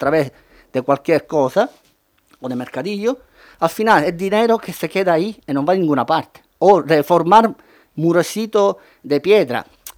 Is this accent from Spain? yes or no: yes; Canary Islands, Spain; yo me siento majorero, soy residente aquí de toda la vida, pago mi impuesto.